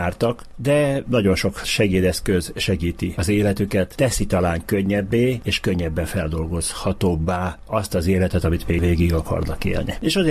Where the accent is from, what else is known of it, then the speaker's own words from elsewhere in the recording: Debrecen, Hajdú-Bihar, Hungary; also born or lived in Tótkomlós; 49 év, 50, amióta itt élek. És hát természetesen, hogy idomultam. Én most már, bár származásilag természetesen Tótkomlósinak tartom magam, de debreceni vagyok.